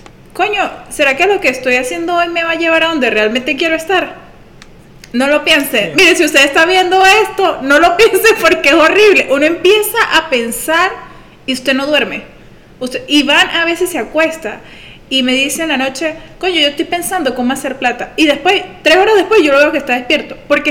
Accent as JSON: {"language": "Spanish", "country": "Venezuela", "said": "casi todos somos venezolanos"}